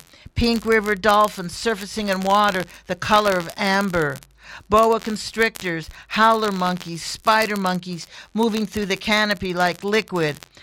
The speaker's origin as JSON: {"language": "English", "region": "Alberta", "country": "Canada", "said": "I'm from Treaty 6 territory in Alberta. The prairies, the Rocky Mountains are 3 hours from my front door"}